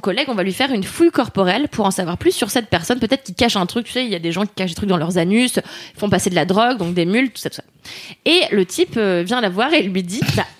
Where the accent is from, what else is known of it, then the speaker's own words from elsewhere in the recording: Levallois-Perret, Île-de-France, France; moi, je viens de Levallois-Perret, donc une commune extrêmement riche de gens blancs qui se mélangent très peu à d'autres ethnies.